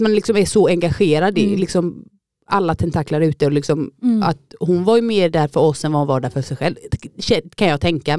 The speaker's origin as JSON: {"language": "Swedish", "town": "Nässjö", "region": "Jönköping County", "country": "Sweden", "said": "Jag kommer från Nässjö. En stad i Småland. Uppvuxen med min mamma, min pappa och mina två yngre syskon."}